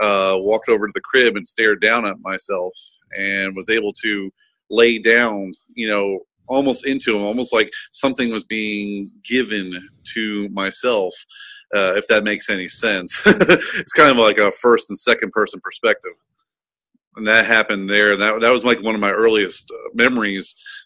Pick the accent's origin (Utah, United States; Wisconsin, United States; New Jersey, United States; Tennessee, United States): New Jersey, United States; Trenton; I grew up in Trenton, New Jersey. You know, it wasn't a very nice area